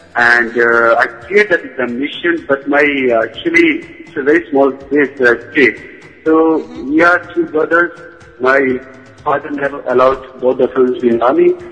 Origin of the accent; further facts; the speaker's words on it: Haridwar, Uttarakhand, India; I had some religious ceremony at my hometown, Haridwar.